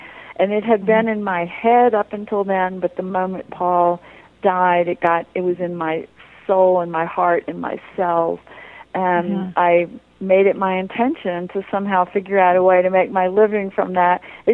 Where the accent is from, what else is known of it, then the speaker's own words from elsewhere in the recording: New Orleans, Louisiana, United States; I grew up in New Orleans, and I came from a long line of Creole Cajun women with the sight, as they called it.